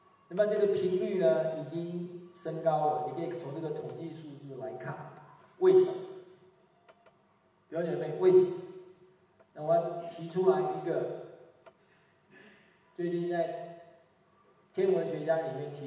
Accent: Wuhan, Hubei, China; 武汉是我老家，怎么会有断层带？

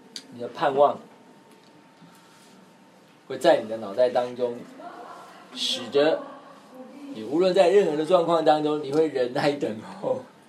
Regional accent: China; 我们中国人说啊，我们人死后要去见什么阎罗王啊

